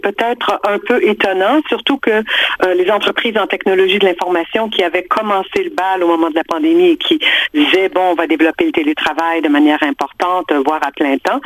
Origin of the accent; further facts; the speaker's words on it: Quebec, Canada; Là, chez nous au Québec.